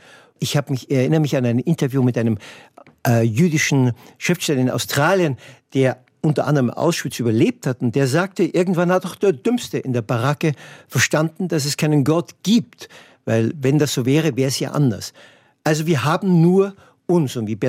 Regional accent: Germany; natürlich bin ja Deutscher und ich habe keine Schuld, aber ich habe eine Erbverantwortung

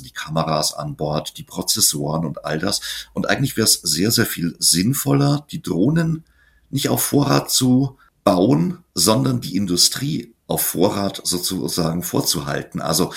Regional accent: Eichstätt, Bavaria, Germany; jetzt in meiner Heimat, ah, da ist die Frauenbergkapelle, dann muss das da drunten im Tal Eichstätt sein

